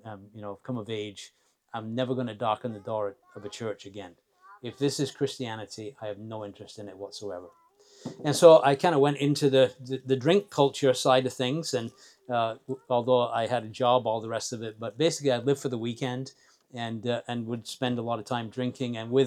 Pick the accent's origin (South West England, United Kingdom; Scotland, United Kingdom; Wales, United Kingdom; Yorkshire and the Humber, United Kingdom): Yorkshire and the Humber, United Kingdom; Leeds; born there; I was born in Leeds back in 1960. That's in England, and so you can work out my age if you want to do that. But I was born into a Roman Catholic family, an only child